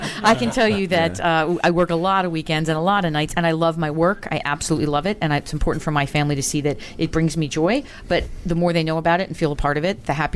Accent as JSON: {"language": "English", "town": "Baltimore", "region": "Maryland", "country": "United States", "said": "Baltimore, Maryland."}